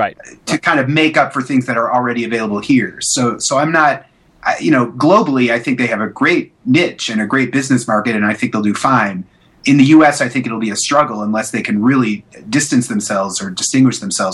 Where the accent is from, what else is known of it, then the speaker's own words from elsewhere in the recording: United States; So being American, it's It's hard for me to answer because I've never used Deezer before, and so you know my thoughts are really very American centric